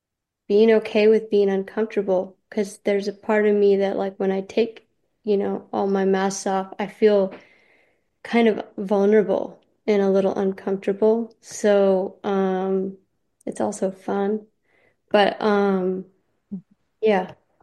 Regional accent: U.S. Virgin Islands; I grew up in the Virgin Islands, and I felt you had to be kind of like tough to get

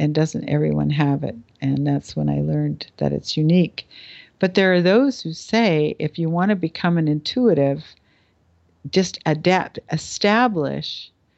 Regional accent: Canada; now in United States; I was living in the U.S. and I'm Canadian and I didn't have my green card yet.

